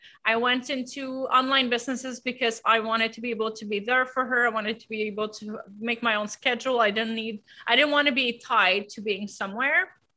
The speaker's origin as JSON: {"language": "English", "country": "Canada", "said": "I'm French Canadian. I come from a small village, and I moved out of that small village when I was 15 years old."}